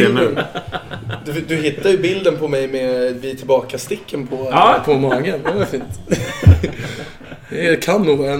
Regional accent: Täby, Stockholm County, Sweden; Jag kommer från Norrort, jag kommer från Täby. Har flyttat 11 gånger dock, så jag är lite vitt spridd. Bott på anrika Östermalm också.

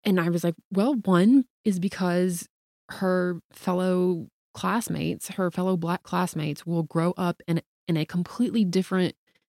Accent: Southern United States, United States; I mean, I grew up in the South.

